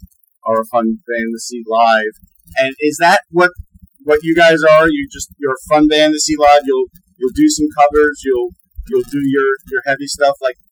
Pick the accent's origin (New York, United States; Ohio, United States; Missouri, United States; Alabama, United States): New York, United States; I live near Philly, but I'm from New York